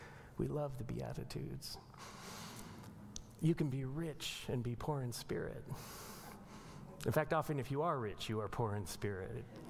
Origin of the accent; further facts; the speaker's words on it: Colorado, United States; for me, it was growing up in Colorado in the plains outside of the Rockies, and the cottonwoods that grow down by the streams, right?